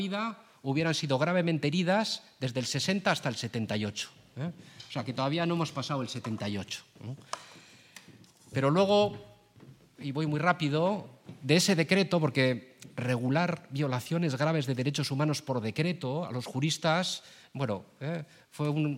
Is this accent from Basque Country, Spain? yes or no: yes; Basque Country, Spain; yo, como yo vengo del País Vasco, pues es mi tema, ¿no?